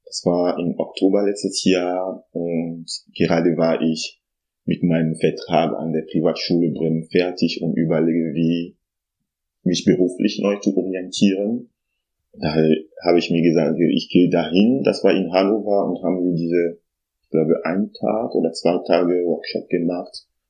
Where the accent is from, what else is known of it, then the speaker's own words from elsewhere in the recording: Togo; moved away as an adult; now in Germany; Ich komme aus Togo, wo ich Naturwissenschaft studiert habe und als Lehrer gearbeitet habe bis 2014. Dann bin ich nach Deutschland wegen Studien gekommen, habe an der Uni Oldenburg Umweltwissenschaft studiert.